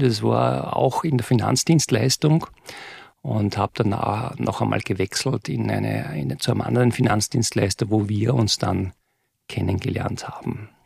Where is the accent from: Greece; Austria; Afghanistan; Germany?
Austria; Salzburg; born there; ich bin geboren in Salzburg, am Stadtrand von Salzburg, was nicht viel heißt, weil Salzburg hat 140.000 Einwohner und wenn du da am Stadtrand wohnst, dann bist du trotzdem in einer Viertelstunde mit dem Fahrrad im Zentrum.